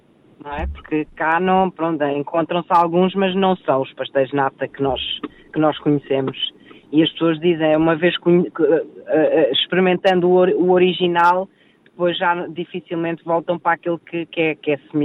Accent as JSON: {"language": "Portuguese", "region": "Lisbon", "country": "Portugal", "tie": "born or raised there", "also_born_or_lived": "Mozambique", "moved": "as an adult", "lives_now": "Australia", "said": "eu nasci em Moçambique, mas vivi em Lisboa."}